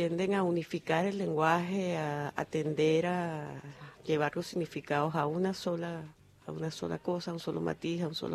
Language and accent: Spanish; Venezuela; como todos somos venezolanos